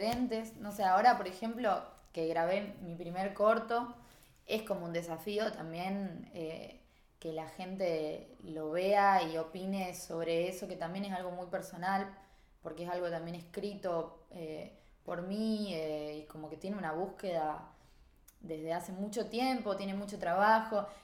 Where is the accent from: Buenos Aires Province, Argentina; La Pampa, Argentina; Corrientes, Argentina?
Buenos Aires Province, Argentina; Pergamino; porque yo soy de Pergamino